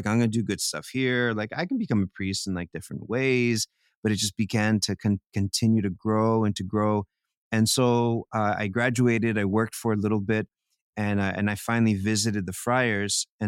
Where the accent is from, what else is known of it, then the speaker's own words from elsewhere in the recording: Texas, United States; I mean, like, I'm a kid from Texas. In New Jersey, like, I had no clue what was going on anywhere.